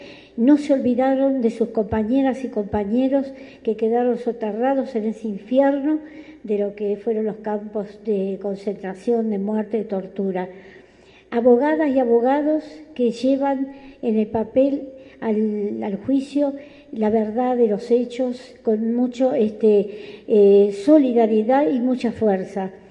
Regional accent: Argentina; moved away; Porque nosotros cuando salimos de Argentina no estaba tan arraigado el tema del narcotráfico

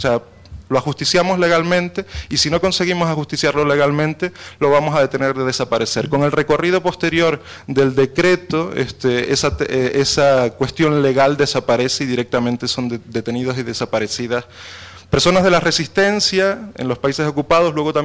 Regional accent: Spain; now in Mexico; me toca más directamente como español que soy, aunque con 12 años viviendo aquí en México, ya casi mexicano los que me conocen, hablo raro, ¿no?

